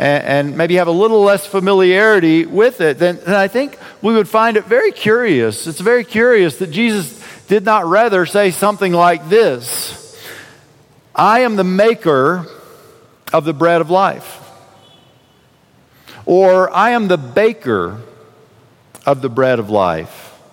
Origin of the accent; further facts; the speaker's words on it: South Carolina, United States; Some of you know, I grew up in South Carolina, the state of South Carolina in the United States.